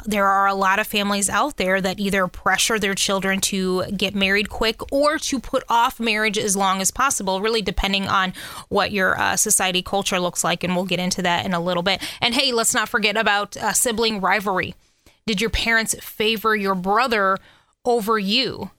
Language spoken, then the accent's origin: English; United States; that was a complete culture shock to me because here I am from America.